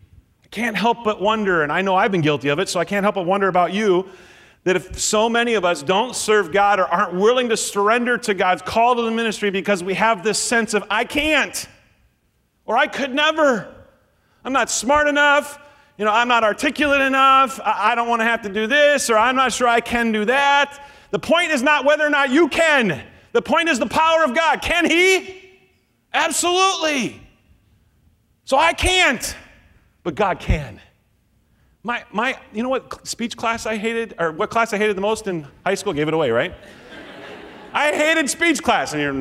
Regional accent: Nebraska, United States; born or raised there

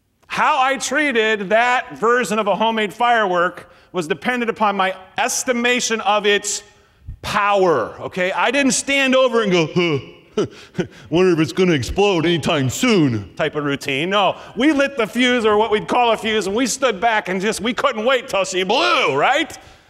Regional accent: Nebraska, United States; I grew up in Nebraska, which happened to also be really close to Missouri, which had even looser firework states.

